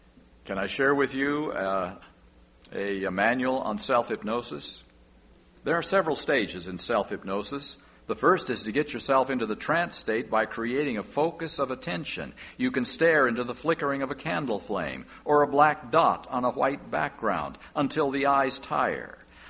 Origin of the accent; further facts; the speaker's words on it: California, United States; out our way in the Pacific Union Conference, we're from California